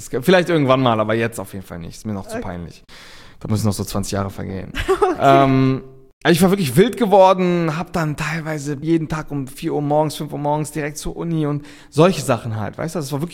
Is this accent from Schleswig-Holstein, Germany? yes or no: yes; Reinbek, Schleswig-Holstein, Germany; ich komme halt aus Rheinbeek, so ein Dorf in Schleswig-Holstein, gar nicht mal offiziell aus Hamburg, ich sag immer Hamburg, damit die Leute was damit anfangen können.